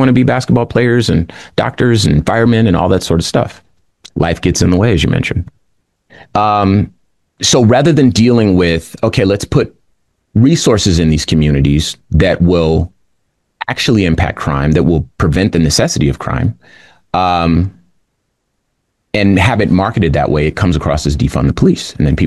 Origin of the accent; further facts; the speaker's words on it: Compton, California, United States; born there; I've been Black for all of my life. I was born in Compton, California.